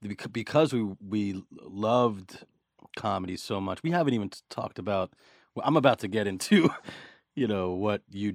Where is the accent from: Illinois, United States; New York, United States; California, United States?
New York, United States; Brooklyn; It was very Tarantino-esque. That's what it was like growing up in Brooklyn.